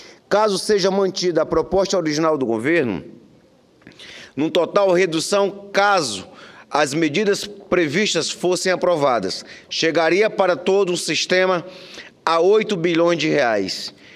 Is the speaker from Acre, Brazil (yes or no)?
yes; Cruzeiro do Sul, Acre, Brazil; no meu município, na minha terra natal, que se chama Cruzeiro do Sul